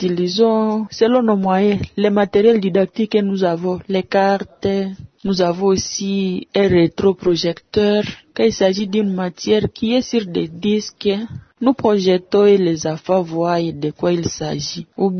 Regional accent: Butembo, North Kivu, DR Congo; Et tout ce séjour ici chez nous à Boutembo.

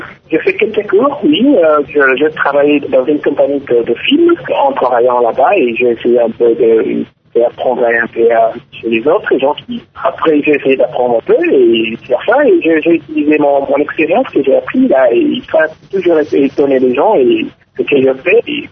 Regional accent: Kinshasa, DR Congo; also born or lived in Lubumbashi; Oui, de Kinshasa. J'ai passé toute ma vie à Kinshasa. Je suis né à Lubumbashi, à Katanga. On a quitté Katanga lorsque j'avais 2 ans.

